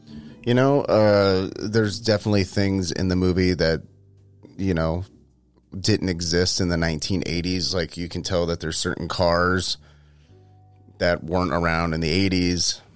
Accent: Manteca, California, United States; I'm from a town that's right next to Modesto called Manteca, and that's next to Stockton, and that's the Central Valley.

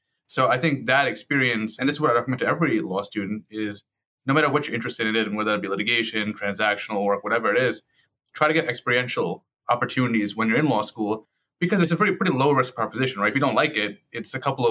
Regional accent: Long Island, New York, United States; Honestly, so I grew up on Long Island from an immigrant Muslim community, and there really wasn't any lawyers growing up.

